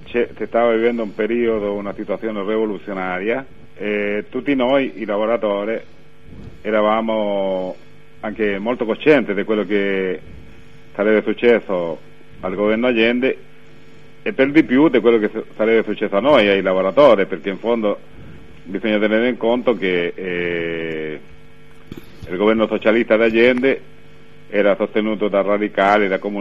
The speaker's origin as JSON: {"language": "Italian", "town": "Santiago", "region": "Santiago Metropolitan Region", "country": "Chile", "tie": "born or raised there", "said": "Io sono nato a Santiago, sono sempre vissuto a Santiago"}